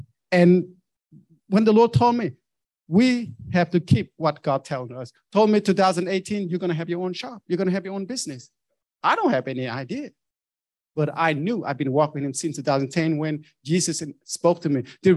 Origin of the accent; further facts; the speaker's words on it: Vietnam; English is a second language; I grew up in Vietnam.